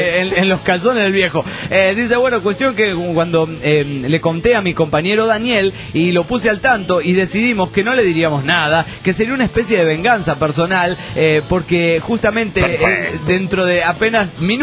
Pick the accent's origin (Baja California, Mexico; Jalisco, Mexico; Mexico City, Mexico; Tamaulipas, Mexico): Tamaulipas, Mexico; Reynosa; Soy el norteño de Reynosa, Tamaulipas, México.